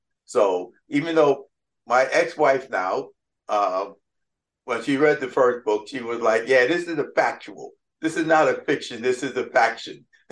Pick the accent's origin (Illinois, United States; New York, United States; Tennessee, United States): New York, United States; I moved from the South Bronx into a mob neighborhood. So I kind of like had friends who were in the mob and on their way to being in the mob.